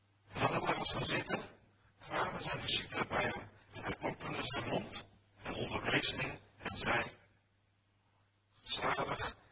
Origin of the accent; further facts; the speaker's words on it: Breda, North Brabant, Netherlands; De derde is, ik kom uit Breda. Dus ik ben volgens mij heel Brabant doorkruist hierheen.